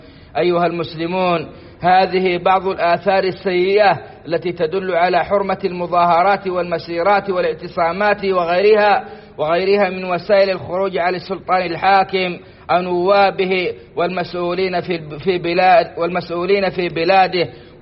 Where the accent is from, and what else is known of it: Saudi Arabia